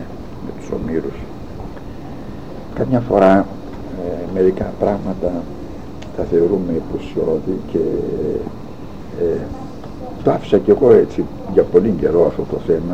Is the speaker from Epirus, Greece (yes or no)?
yes; Pontikates, Epirus, Greece; born there; now in Xanthi, Greece; Όχι, γεννήθηκα στους Ποντικάτες των Ιωαννίνων, σε ένα χωριό του νομού Ιωαννίνων.